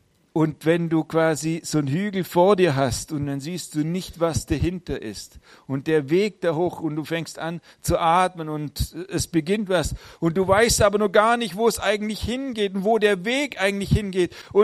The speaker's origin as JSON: {"language": "German", "region": "Baden-Württemberg", "country": "Germany", "said": "obwohl ich ja als Schwabe quasi voll überhaupt nichts für Verschwendung halte"}